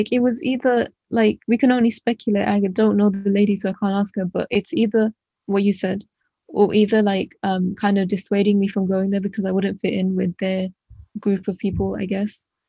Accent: London, United Kingdom; So I'm from East London, which is relatively multicultural.

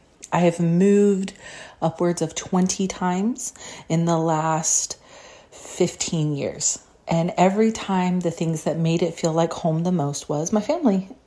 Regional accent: South Carolina, United States; moved away as an adult; I'm from South Carolina, from a very small country, rural town, which is in the southeastern portion of the United States. And I lived there till I was 18.

